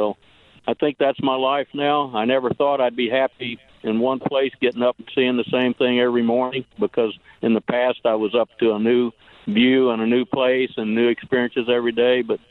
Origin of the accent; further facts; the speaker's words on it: Missouri, United States; I was raised in the Missouri hills, the Ozarks of Missouri, so I've always been an outdoors person.